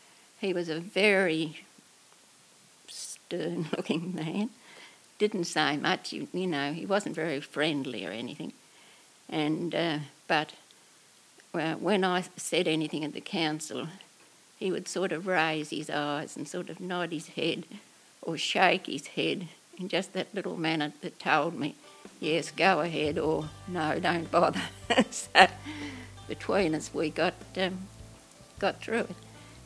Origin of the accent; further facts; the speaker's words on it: New Norfolk, Tasmania, Australia; I was born here in New Norfolk, and my father built that shop the year I was born, which was 1929. So I was brought up in High Street